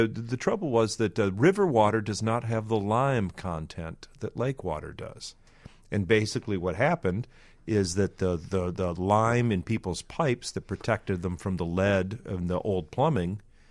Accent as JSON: {"language": "English", "region": "Michigan", "country": "United States", "said": "South of Detroit."}